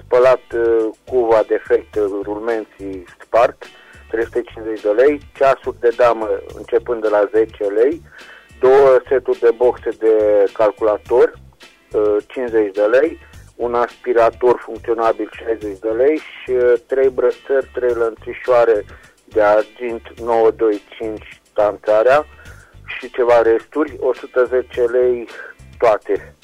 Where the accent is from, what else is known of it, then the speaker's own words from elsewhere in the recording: Reșița, Caraș-Severin, Romania; din Reșița